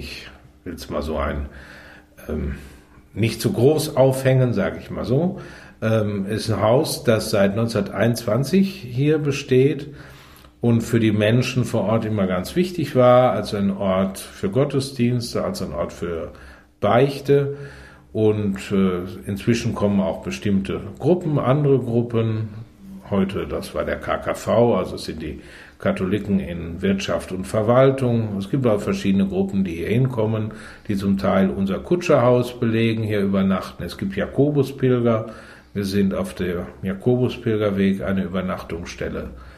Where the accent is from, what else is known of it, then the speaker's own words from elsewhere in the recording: Lippstadt, North Rhine-Westphalia, Germany; also born or lived in Trier; Ich bin jetzt hier in Lippstadt, auch als Leiter des Hauses seit 2011, bin aber gebürtiger Lippstädter, habe also die ersten 25 Jahre meines Lebens hier in Lippstadt verbracht, war dann 20 Jahre in Trier und bin dann in der letzten Phase wieder hier gewesen.